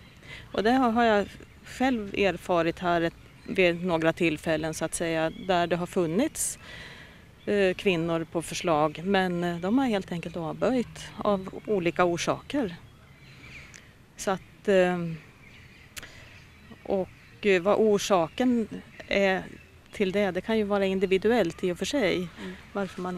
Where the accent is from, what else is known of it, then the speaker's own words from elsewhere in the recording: Eskilstuna, Södermanland, Sweden; also born or lived in Sundsvall / Gothenburg; Jag är född i Sundsvall, där familjen kommer därifrån, från båda sidor. Så där är jag född och bodde tills var 6. Sedan så flyttade vi en sväng då ner om Göteborg. Och sedan har jag bott i Eskilstuna egentligen under den här grundskoletiden kan man säga.